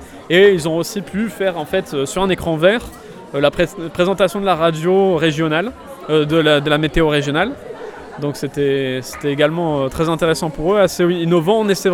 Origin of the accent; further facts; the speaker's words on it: Roubaix, Hauts-de-France, France; je viens de Roubaix, j'ai 32 ans